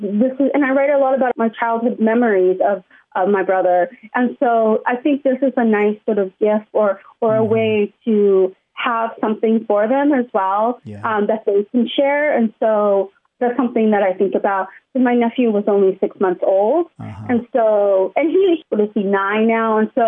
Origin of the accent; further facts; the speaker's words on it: San Bernardino, California, United States; home is always for me, you know, the inland California, Southern California. I'm from San Bernardino.